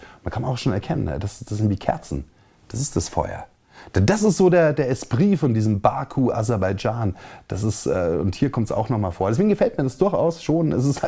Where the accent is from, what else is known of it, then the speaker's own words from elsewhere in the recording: Munich, Bavaria, Germany; Aber ich komme mal aus München auch, das ist meine Heimatstadt.